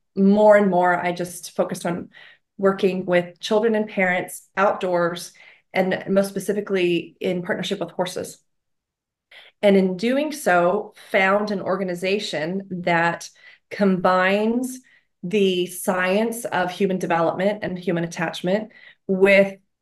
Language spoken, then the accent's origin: English; Texas, United States; And it's funny when I travel and people find out I'm from Texas, they're like, oh, do you ride horses?